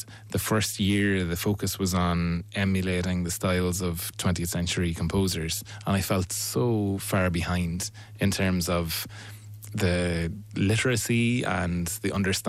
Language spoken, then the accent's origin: English; Ireland; not just the Irish language, but I suppose that, like you say, the vocabulary of being Irish.